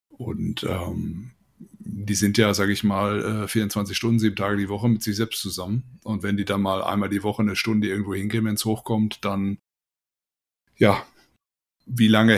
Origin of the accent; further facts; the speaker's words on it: Soest, North Rhine-Westphalia, Germany; da stand ich bei mir in meiner Heimatstadt in Soest auf dem Marktplatz im Sommer und da war ich 24 ungefähr